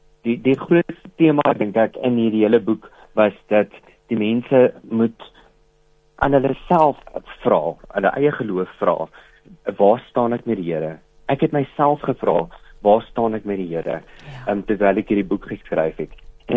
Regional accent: Polokwane, Limpopo, South Africa; Pietersburg het nou nie die grootste biblioteek in die wêreld nie. Waar ek groot geword het in Polokwane.

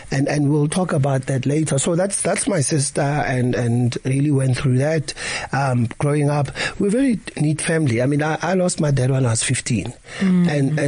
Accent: Dobsonville, Gauteng, South Africa; I went to PJ Smilani High School in Dobsonville. I grew up in Dobsonville, but where we used to stay, it's called Snake Park.

